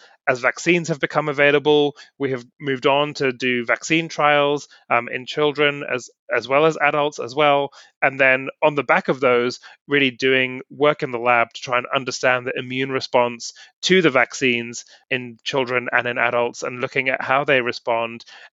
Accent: London, United Kingdom; I came back to the UK to start my pediatric clinical training and did that in London, which is my hometown and still very dear to me.

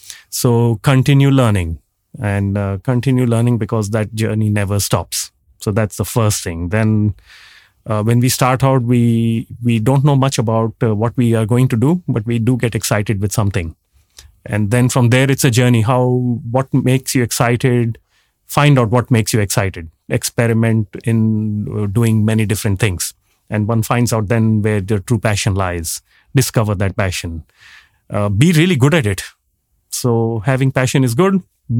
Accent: New Delhi, Delhi, India; moved away as an adult; now in United States; So when I was growing up in New Delhi, which actually just hosted the G20 summit, and it's the capital city of India, I always dreamt of living in other places. So my first foray out of Delhi was 30 years ago when I moved to the United States.

